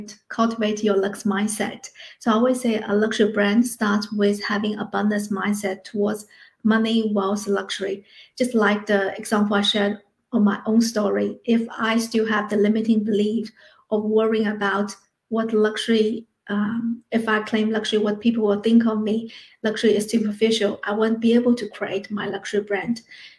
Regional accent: Shanghai, China; now in Melbourne, Australia; So my story is I grew up in Shanghai and moved to Melbourne

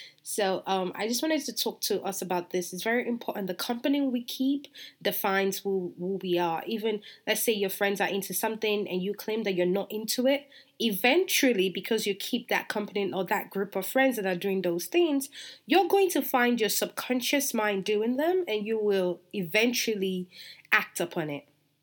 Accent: England, United Kingdom; I remember back then when I was growing up in England

